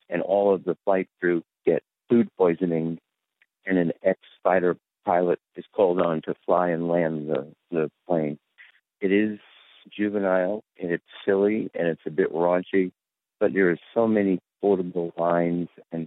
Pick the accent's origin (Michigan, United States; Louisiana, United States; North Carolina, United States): North Carolina, United States; Carrboro; I'm from Carrboro, North Carolina.